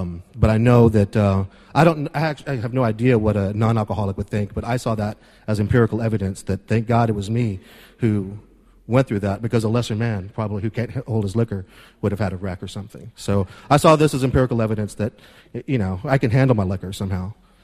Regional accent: Texas, United States; now in New York, United States; I'm from Texas, and I got a sponsor. I have a home group here in Manhattan

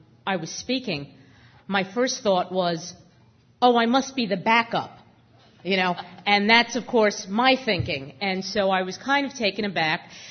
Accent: Queens, New York, United States; I grew up in Queens

